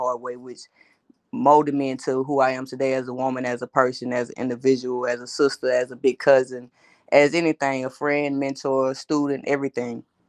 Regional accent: Lake Charles, Louisiana, United States; also born or lived in Minden, United States; I grew up after being in Minden, Louisiana. I grew up in a town called Lake Charles, Louisiana, where I finished out my high school

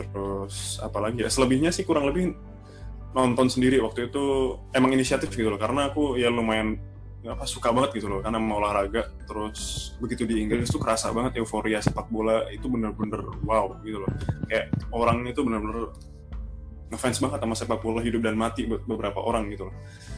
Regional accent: Sleman, Special Region of Yogyakarta, Indonesia; sebagai orang Yogyakarta, orang Sleman ya, orang Sleman kayak aku, orang yang asli Sleman.

